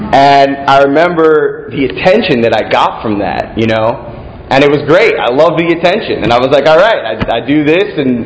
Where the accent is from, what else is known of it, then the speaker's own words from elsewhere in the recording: Miami, Florida, United States; I'm from Miami, Florida. I have a twin brother, and we were born to two parents that were lawyers